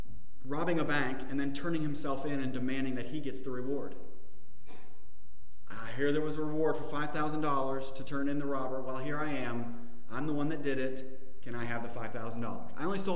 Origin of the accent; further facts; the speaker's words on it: United States; I'm an American.